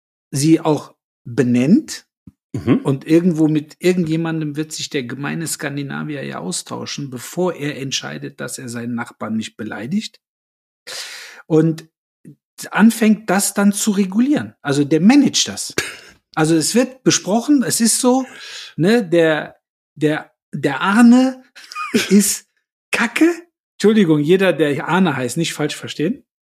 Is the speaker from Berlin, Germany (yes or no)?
no; Cologne, North Rhine-Westphalia, Germany; born there; ich glaube, das darf ich sagen, als gebürtiger Kölner